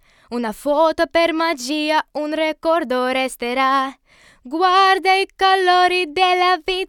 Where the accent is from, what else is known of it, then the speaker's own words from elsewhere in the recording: Russia; Italian is a second language; sono russa, ma anche parlo italiano.